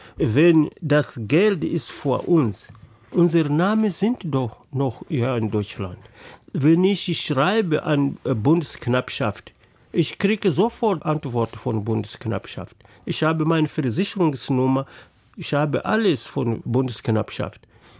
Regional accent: Mozambique; German is a second language; Ich bin inzwischen nicht zufrieden, weil bei uns in Mosambik das Leben ist nicht so leicht, wie man denken kann.

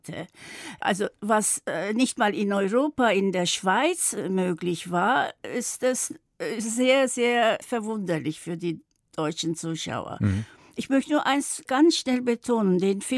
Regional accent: Istanbul, Turkey; German is a second language; Und ich komme aber aus einer großstädtischen Familie. Wir kommen aus Istanbul

